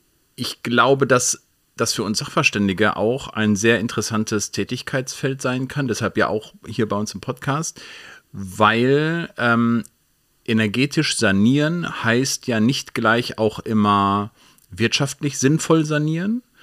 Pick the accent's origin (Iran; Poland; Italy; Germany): Germany; Stade, Lower Saxony; Also ich komme ja aus Stade, da haben wir ja eins dieser deutschen LNG-Terminals beispielsweise.